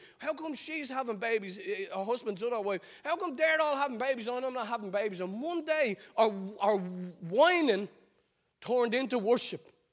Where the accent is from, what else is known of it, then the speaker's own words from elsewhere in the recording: Ireland; I don't know about you, but as an Irish person, it took me a long time to come into agreement with God.